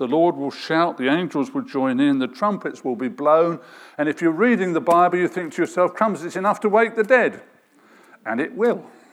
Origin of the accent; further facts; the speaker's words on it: London, United Kingdom; I'm a Londoner.